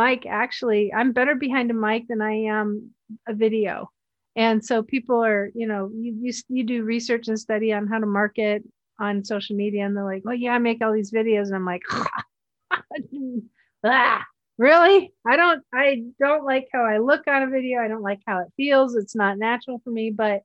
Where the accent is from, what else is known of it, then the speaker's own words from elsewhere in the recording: Erie, Pennsylvania, United States; Well, I grew up in Erie, Pennsylvania, and we get snow.